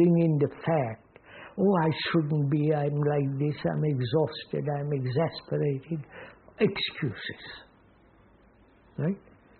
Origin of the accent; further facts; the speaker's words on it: India; If I'm always thinking about India, what's happening, why I'm an Indian, why am I poor, why am I this